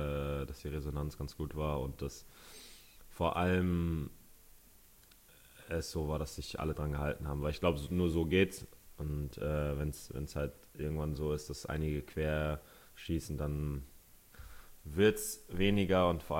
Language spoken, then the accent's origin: German; Northern Germany, Germany